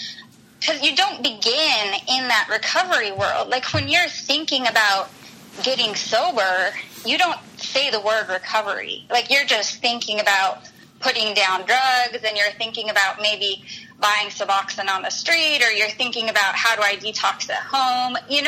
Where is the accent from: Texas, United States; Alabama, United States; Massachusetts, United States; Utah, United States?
Utah, United States; I grew up in Utah, so maybe people there talk very animated.